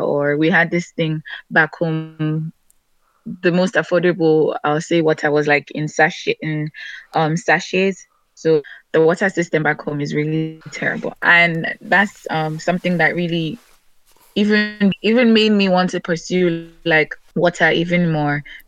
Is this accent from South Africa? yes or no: no; Nigeria; moved away as an adult; now in United States; Okay, so I come from Nigeria. I came here in 2015 to start.